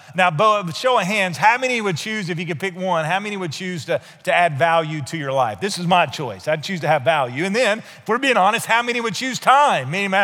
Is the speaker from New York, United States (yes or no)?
no; Alabama, United States; also born or lived in South Florida; where we grew up in Northeast Alabama and really no opportunity to do that when we lived in South Florida